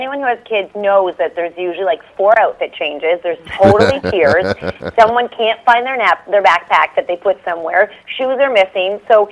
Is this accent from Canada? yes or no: yes; Canada; Okay, so we're from Canada, believe it or not.